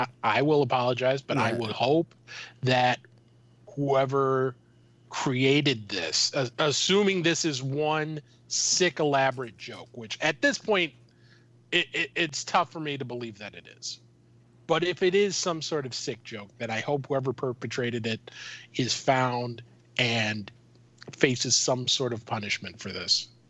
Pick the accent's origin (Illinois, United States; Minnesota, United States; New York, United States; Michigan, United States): Minnesota, United States; I'm from Minnesota. I was a Vikings fan. I am still a Vikings fan